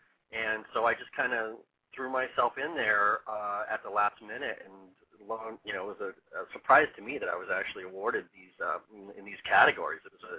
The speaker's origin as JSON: {"language": "English", "region": "Wyoming", "country": "United States", "tie": "born or raised there", "said": "I was born and raised in Wyoming. Don't tell anyone."}